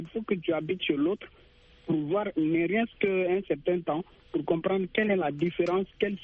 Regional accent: Burkina Faso; Tout comme chez moi, j'ai reçu chez moi au Burkina Faso

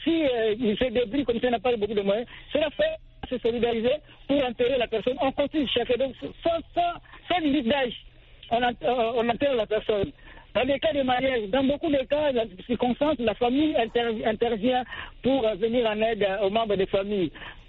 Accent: Mali; surtout chez nous au Mali.

